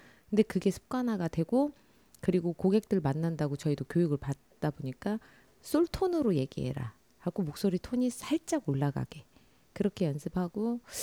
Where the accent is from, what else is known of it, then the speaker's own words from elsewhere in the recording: Jeonju, North Jeolla, South Korea; 나 전주에서 왔어요. 일부러 사투리 써요. 그게 좀 강해요.